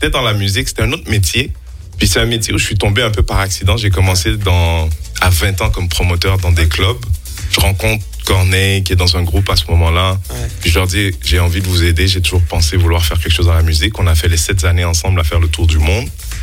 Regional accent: Montreal, Quebec, Canada; je viens de Montréal, je viens là où il y a Juste pour rire, qui est la mecque de l'humour, du stand-up.

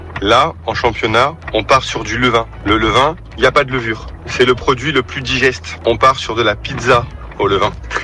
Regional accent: Nice, Provence-Alpes-Côte d'Azur, France; C'est une grande fierté que de dire « je viens de Nice ».

